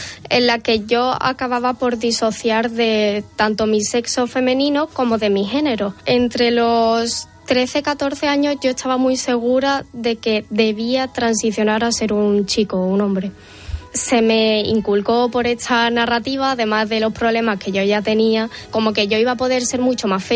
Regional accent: Arcos de la Frontera, Andalusia, Spain; De por qué no encajo en mi pueblo, que es Argos de la Frontera.

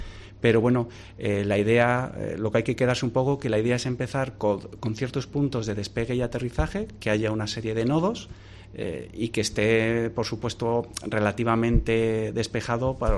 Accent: Spain; tenemos que sacar pecho como españoles en Europa

